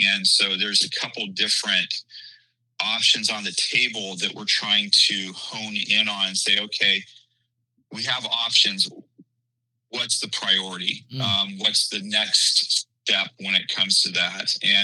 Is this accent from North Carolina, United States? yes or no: yes; North Carolina, United States; also born or lived in Washington; Well, Nashville Tim, I grew up in North Carolina, and I didn't even know Washington State produced apples.